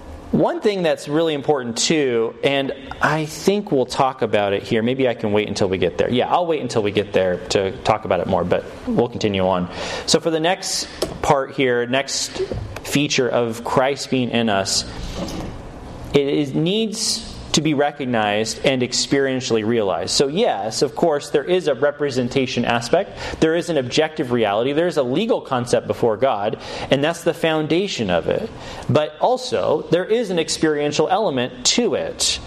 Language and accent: English; United States; Because we're so American in our culture today, we think very individualistically.